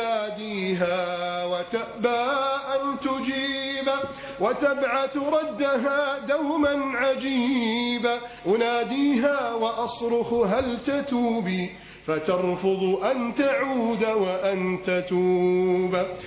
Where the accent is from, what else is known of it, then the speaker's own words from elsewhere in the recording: Egypt; اللهم احفظ بلدنا مصر من كيد الكائدين وحقد الحاقدين وتربص الظالمين